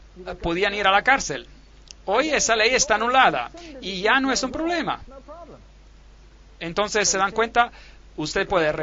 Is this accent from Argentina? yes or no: no; South Africa; Allá en Sudáfrica, de donde yo vengo, tenían leyes muy extrañas en nuestro país.